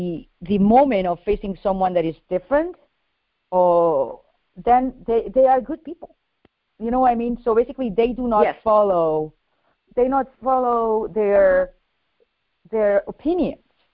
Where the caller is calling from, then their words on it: Connecticut, United States; from Connecticut.